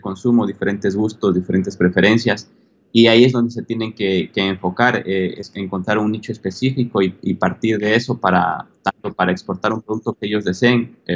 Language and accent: Spanish; Ecuador; soy ecuatoriano